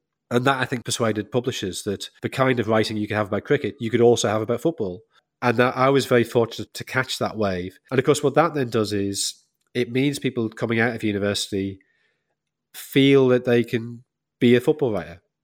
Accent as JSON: {"language": "English", "region": "North East England", "country": "United Kingdom", "said": "I'm from the Northeast. I feel more Northeastern than I feel English."}